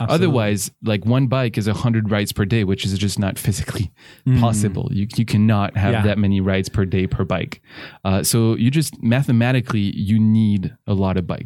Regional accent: Paris, Île-de-France, France; English is a second language; And, for example, in Paris, again, my hometown, there's a very ambitious cycling plan that's been put out

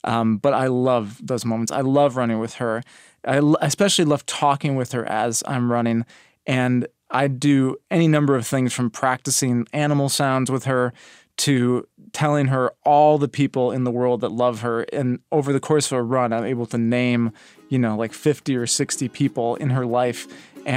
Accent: Milwaukee, Wisconsin, United States; I'm 38 years old, and I'm from Milwaukee, Wisconsin.

